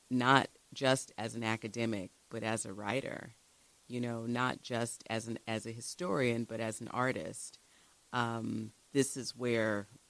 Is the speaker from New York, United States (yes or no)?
no; South Carolina, United States; I was like, but we're not from Buford. We're from Colleton County. It's right next door, right?